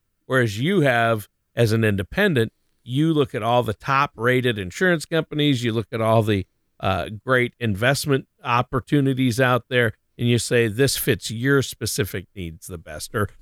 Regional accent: Minnesota, United States; Including my home state of Minnesota does tax Social Security.

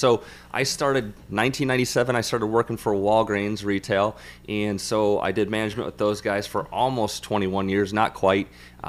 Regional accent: Clinton, United States; I am from Clinton, so I was born and raised right here in Clinton. Clinton High graduate, also attended Clinton Community College

